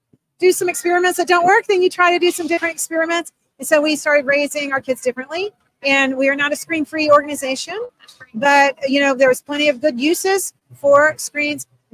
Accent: Charlotte, North Carolina, United States; North Carolina. We're from Charlotte, North Carolina.

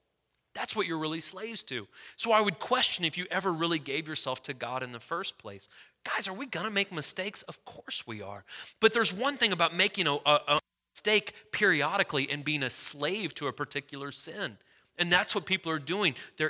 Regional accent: St. Louis, Missouri, United States; I'm from St. Louis, big Cardinals fan.

